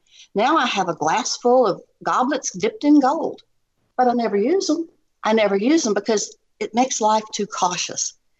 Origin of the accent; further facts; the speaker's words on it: the South, United States; You know, there's the prissiness in being a Southerner growing up in my generation.